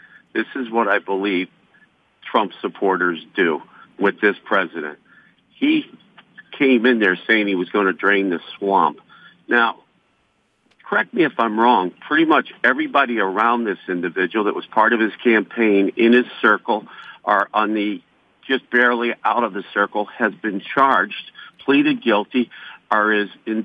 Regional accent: Missouri, United States; now in Natick, United States; I'm from the Midwest, from Missouri, and when I was a kid, I can recall we had lots of crazy thunderstorms

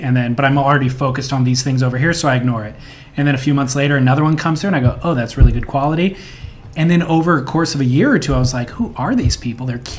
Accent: California, United States; kind of growing up in Orange County, where there is the surf industrial complex, that's all I'm focused on.

